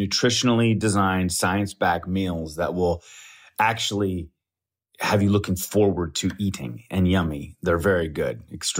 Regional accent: Colorado, United States; now in Los Angeles, United States; Growing up in Colorado, I was tapping the Rockies.

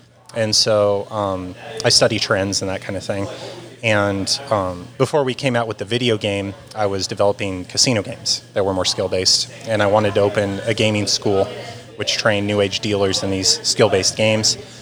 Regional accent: Iowa, United States; now in Las Vegas, United States; I've been here 11 years, but I'm from Iowa, actually.

